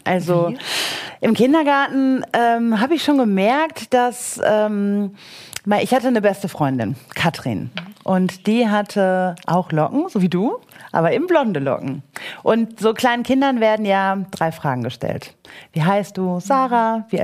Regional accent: Germany; born or raised there

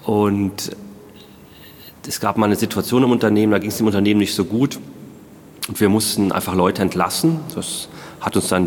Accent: Emmelshausen, Rhineland-Palatinate, Germany; Ich komme aus dem Hunsrück, also in Emmelshausen war das dann.

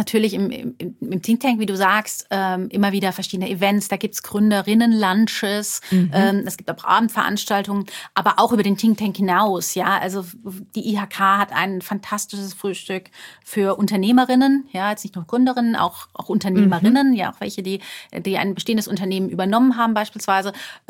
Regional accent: Karlsruhe, Baden-Württemberg, Germany; ich komme aus Karlsruhe ursprünglich, Karlsruhe wäre vielleicht eine Alternative gewesen.

